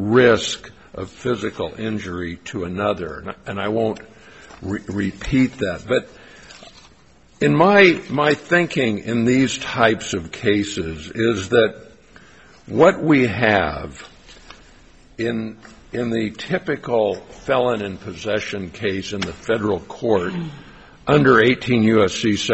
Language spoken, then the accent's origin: English; Fresno, California, United States; I'm an attorney from Fresno, and I'm happy to be here before the court.